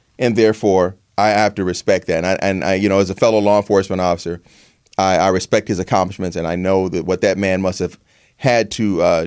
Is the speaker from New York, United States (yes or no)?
no; Los Angeles, California, United States; You know, I'm 50 years old now, growing up in Los Angeles, being born in 1965. I remember seeing Black Panthers around the city.